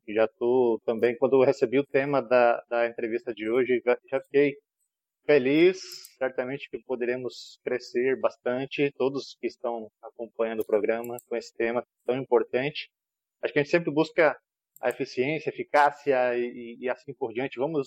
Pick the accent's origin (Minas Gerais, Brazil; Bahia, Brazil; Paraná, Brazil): Paraná, Brazil; now in Manaus, Brazil; Na verdade, eu sou paranaense.